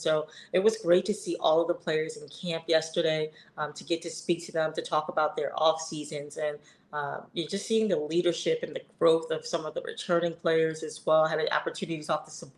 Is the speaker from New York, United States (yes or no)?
yes; New York City, New York, United States; she's from New York City. I'm from New York City. So I was like, welcome back home.